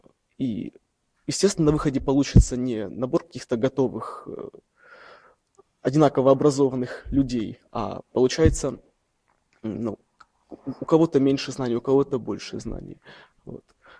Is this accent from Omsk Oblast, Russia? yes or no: no; Rostov-on-Don, Rostov Oblast, Russia; я из Ростова-на-Дону, я не из Москвы.